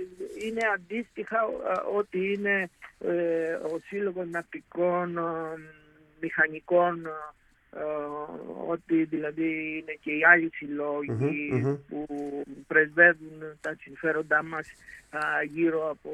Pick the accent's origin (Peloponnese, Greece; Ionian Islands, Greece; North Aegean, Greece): Ionian Islands, Greece; Mantzavinata; Το χωριό μου, το Λιξούρι είναι η πόλη και το χωριό μου λέγεται Μαντζαβινάτα